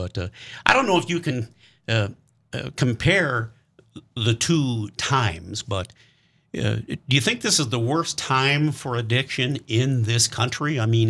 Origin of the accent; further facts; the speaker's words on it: Milwaukee, Wisconsin, United States; my hometown is Milwaukee, Wisconsin, and I went to University of Wisconsin, Milwaukee